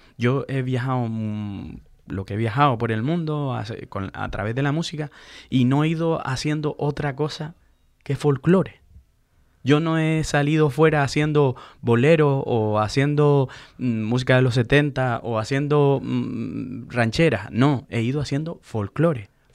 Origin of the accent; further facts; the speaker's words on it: Canary Islands, Spain; de lo que somos los canarios, lo solidario que somos, que hemos ido hasta aquí y lo seguiremos siendo.